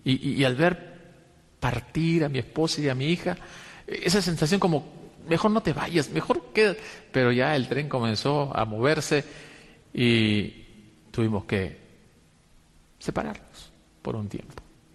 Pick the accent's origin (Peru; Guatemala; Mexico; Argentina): Peru; En mi país, en el Perú, la independencia de los españoles ocurrió en el año 1820.